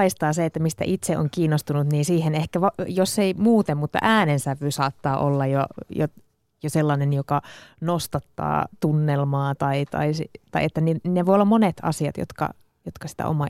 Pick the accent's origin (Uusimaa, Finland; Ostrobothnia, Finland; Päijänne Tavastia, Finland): Ostrobothnia, Finland; mä oon Pohjanmaalta tämmöisestä aika perinteikkäästä niin kuin uskonnollispainotteiselta alueelta